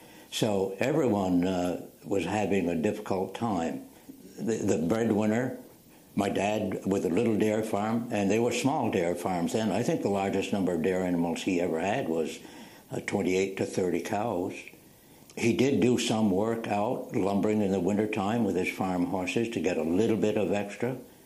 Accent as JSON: {"language": "English", "town": "Craftsbury", "region": "Vermont", "country": "United States", "tie": "born there", "lives_now": "Middlebury, United States", "said": "now living in Middlebear, Vermont. I was born in Crasbury, Vermont, August 14th, 1916, in the farmhouse where our entire family was born, seven children, my family."}